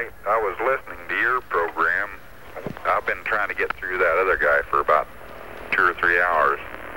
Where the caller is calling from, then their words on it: Attica, Indiana, United States; Attica, Indiana.